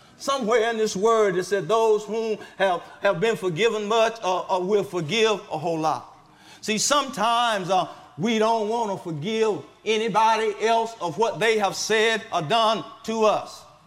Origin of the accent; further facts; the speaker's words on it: Baker, United States; Growing up in Baker, they didn't have telephones.